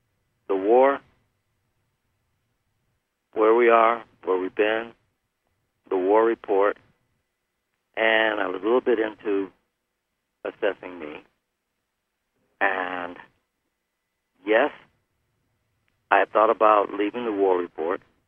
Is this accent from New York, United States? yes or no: no; Detroit, Michigan, United States; found out from Joe that there was a person, a couple persons in Detroit, my hometown, as you already know, that were eager to have me come and tell their stories in Detroit.